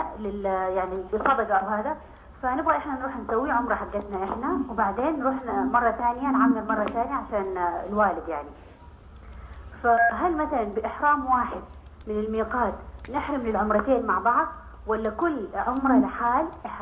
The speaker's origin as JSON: {"language": "Arabic", "town": "Riyadh", "region": "Riyadh Province", "country": "Saudi Arabia", "said": "من الرياض"}